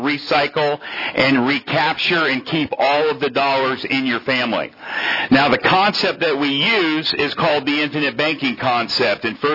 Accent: Port Orange, Florida, United States; I'm actually from Port Orange, Florida. I live about an hour east of Orlando and in a little town called Port Orange next to Daytona Beach.

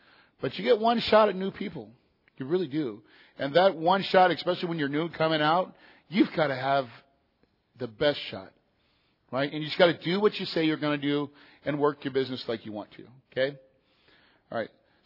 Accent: Phoenix, Arizona, United States; It was in Tucson, which I'm from Phoenix, so it's an hour and a half away.

